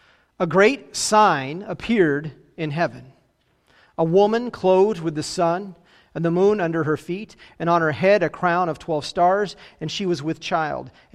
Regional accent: Phoenix, Arizona, United States; I remember as a kid growing up in Phoenix, there's so much light pollution that you can hardly see the stars.

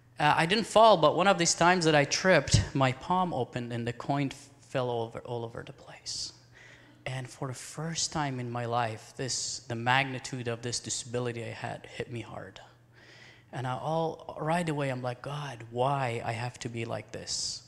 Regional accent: Iran; English is a second language; I'm originally from Iran, as I mentioned, and I was born physically blind in southern Iran and grew up as a Muslim there, obviously.

